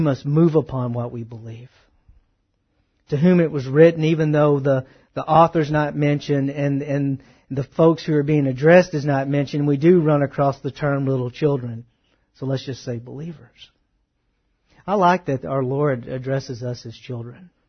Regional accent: the South, United States; See, growing up in the South, I understood some type of religiosity being in the Bible Belt.

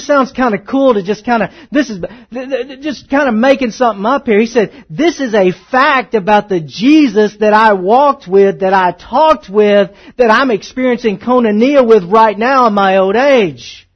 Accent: Texas, United States; I grew up in the South. I grew up in Northeast Texas.

